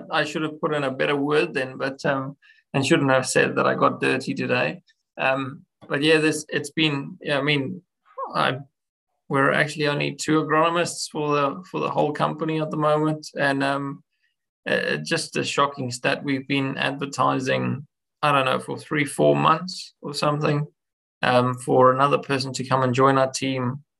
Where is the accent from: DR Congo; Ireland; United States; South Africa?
South Africa; moved away as an adult; now in Australia; I came to Australia from South Africa based on skills. And, you know, when I left South Africa, my brother left with me as well to come to Australia.